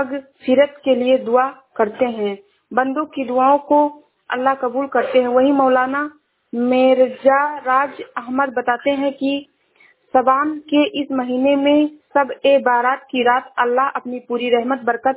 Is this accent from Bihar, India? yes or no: no; Shravasti, Uttar Pradesh, India; मैं जिला श्रावस्ती से हूँ।